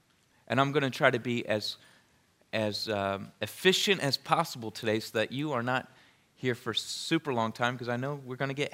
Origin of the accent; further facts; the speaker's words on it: Philadelphia, Pennsylvania, United States; now in New Jersey, United States; I love being in New Jersey, and I'm from Philadelphia area originally. I was born in Northeast Philadelphia, and I believe it was Nazareth Hospital